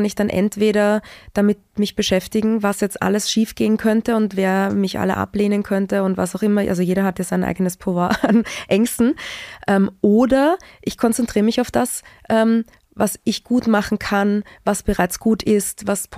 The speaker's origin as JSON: {"language": "German", "country": "Austria", "said": "Wir Österreicher lieben es ja."}